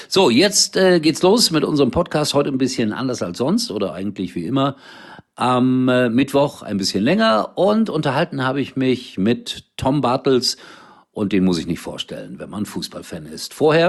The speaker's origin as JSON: {"language": "German", "country": "Germany", "said": "Dafür sind wir Deutsche."}